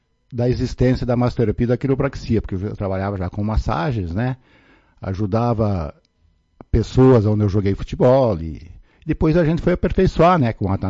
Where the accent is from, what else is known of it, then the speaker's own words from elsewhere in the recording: Tapejara, Rio Grande do Sul, Brazil; born there; Sou nascido na sede Teixeira, hoje município Tapejara.